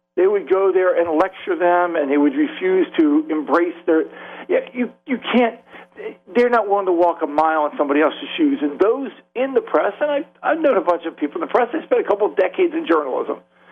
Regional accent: Baltimore, Maryland, United States; I live closer to Baltimore because I'm from Baltimore, and I've never really embraced the D.C. culture.

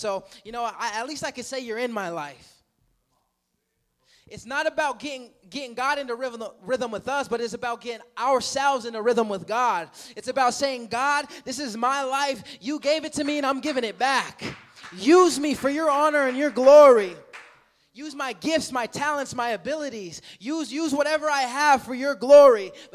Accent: Montana, United States; And I'm from Montana. You know, if you didn't know, Montana. And so I'm half Native American

